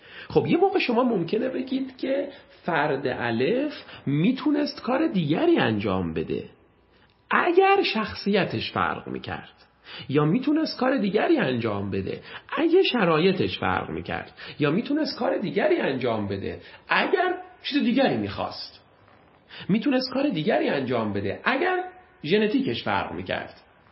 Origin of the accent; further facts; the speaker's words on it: Shiraz, Fars, Iran; born there; من نمیتونم این رو تغییر بدم که در شهر شیراز متولد شدم،